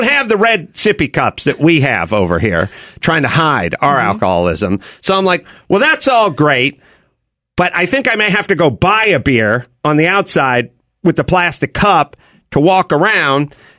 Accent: Los Angeles, California, United States; But I'm freaked out because I'm from Los Angeles.

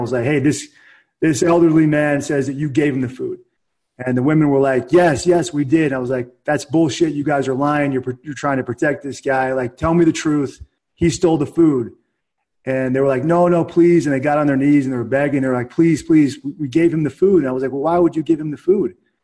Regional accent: Springfield, Virginia, United States; I grew up in Springfield, Virginia, so East Coast guy.

